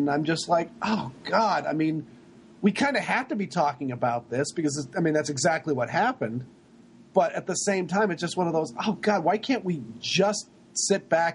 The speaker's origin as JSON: {"language": "English", "region": "Massachusetts", "country": "United States", "said": "like my home state of Massachusetts, and it's not any safer at all."}